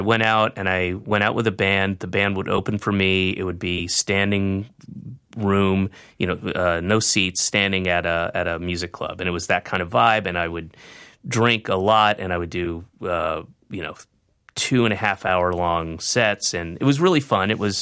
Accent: the South, United States; I was raised Jewish in the South, in a heavily Baptist area

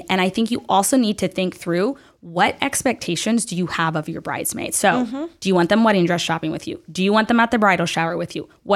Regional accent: the South, United States; I grew up in the South

